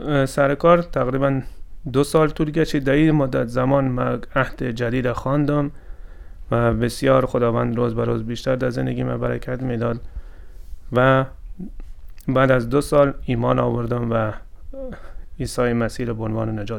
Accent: Iran; moved away; من در ایران بزرگ شدم.

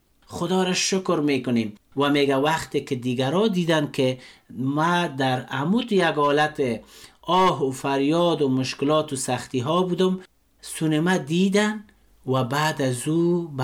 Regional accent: Afghanistan; ما شما افغان هستیم،

